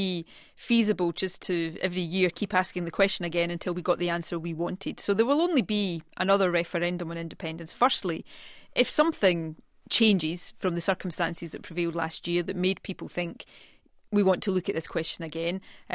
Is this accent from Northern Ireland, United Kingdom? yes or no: no; Scotland, United Kingdom; speaking as a Scottish person who lives in Scotland